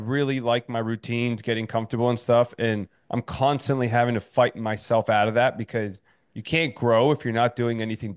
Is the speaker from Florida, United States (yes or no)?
yes; Miami, Florida, United States; On camera, yes, but I am from Miami, so